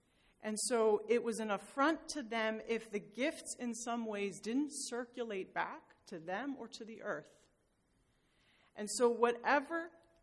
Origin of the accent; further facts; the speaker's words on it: Iceland; English is a second language; Iceland is my home country, it's where I grew up